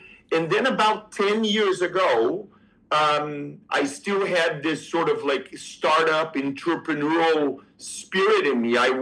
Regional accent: Brazil; accent: Brazilian; English is a second language; I am from Brazil. That's why the accent, started three different startups in Brazil.

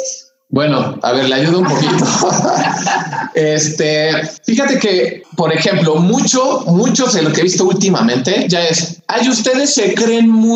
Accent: Mexico; Entonces, somos familia mexicana, además situaciones de familia numerosa

